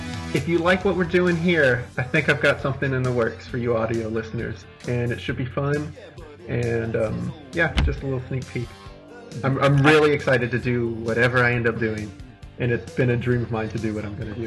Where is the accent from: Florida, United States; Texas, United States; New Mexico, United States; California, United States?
Texas, United States; Waco; that I follow from like high school and stuff back in conservative old Waco, Texas.